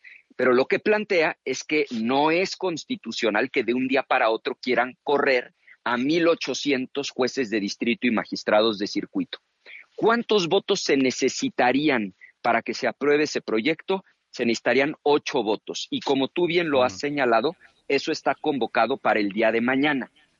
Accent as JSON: {"language": "Spanish", "country": "Mexico"}